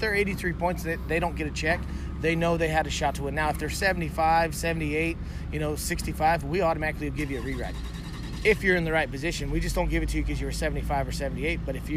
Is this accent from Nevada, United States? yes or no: no; Arizona, United States; When I was rodeoing and I moved up to the Northwest, I'm from Arizona, and I thought, man, everywhere in Arizona you can rodeo year round